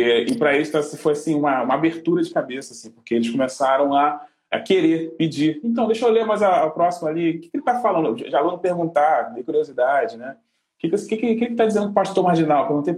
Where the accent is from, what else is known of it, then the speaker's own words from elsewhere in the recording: Rio de Janeiro, Brazil; Bangu. Na real, nasci na Zona Oeste, né? Oeste do Bangu ali.